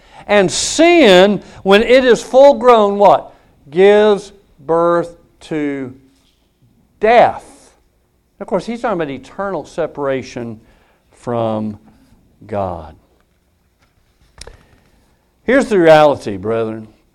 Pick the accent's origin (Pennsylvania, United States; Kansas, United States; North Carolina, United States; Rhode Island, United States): Kansas, United States; Wichita; I grew up in Wichita, Kansas. 250,000 people at that time. And man, I would ride all over Wichita.